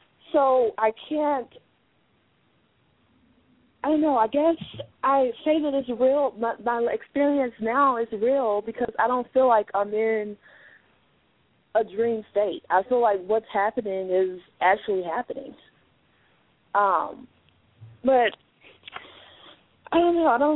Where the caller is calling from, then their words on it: Bloomington, Illinois, United States; I'm calling from Bloomington, Illinois.